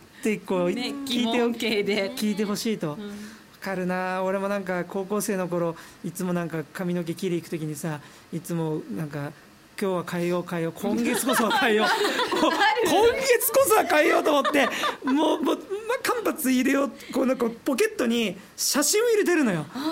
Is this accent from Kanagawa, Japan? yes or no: no; Hokkaido, Japan; すいません僕北海道から来ましたって最初まず言う。